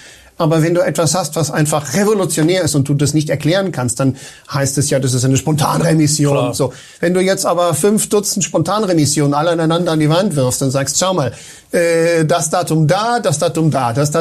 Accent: Spain; German is a second language; Ich komme aus Spanien, wie ihr vielleicht wisst, dort ist eben meine hauptsächliche Tätigkeit

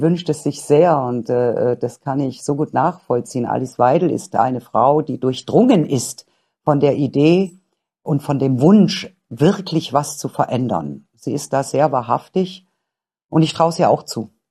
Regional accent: Baden-Württemberg, Germany; Zum Beispiel in meinem Heimatland, in Baden-Württemberg.

